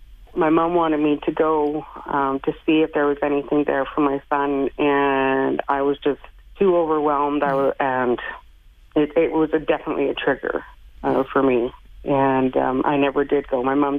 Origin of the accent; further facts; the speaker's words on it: Hay River, Northwest Territories, Canada; I grew up in Hay River, and it was like a safe, relatively safe place to grow up.